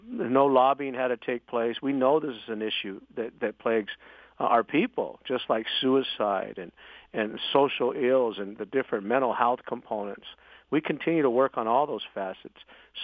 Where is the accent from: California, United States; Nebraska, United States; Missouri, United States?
California, United States; I grew up on the Samawadney Reservation, was involved in tribal politics since 1996